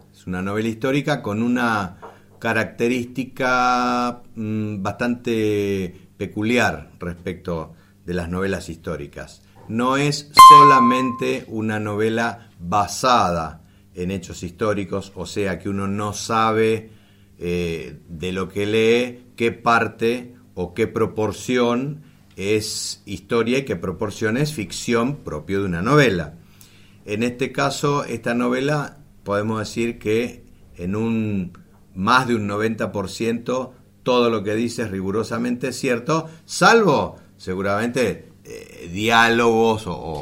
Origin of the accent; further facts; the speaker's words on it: Spain; lo que sentimos los españoles que todavía estamos del otro lado, esos españoles que también somos argentinos, que también somos uruguayos, paraguayos, peruanos, etc.